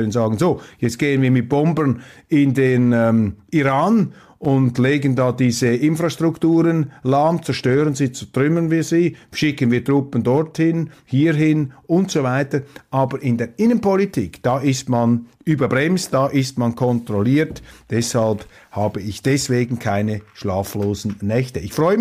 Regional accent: Switzerland; Die EU und Europa sind für mich als Schweizer, und ich bin auch Europäer, überzeugter Europäer

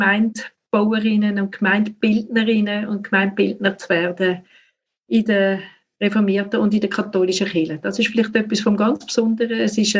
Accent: Zurich, Switzerland; Also ich bin im Zürich-Oberland aufgewachsen, wo ich jetzt auch wieder im Pfarramt bin.

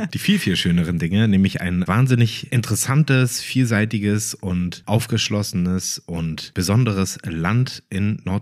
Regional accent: Berlin, Germany; Also ich als Berliner musste damals immer erstmal komplett durch den ganzen Osten fahren

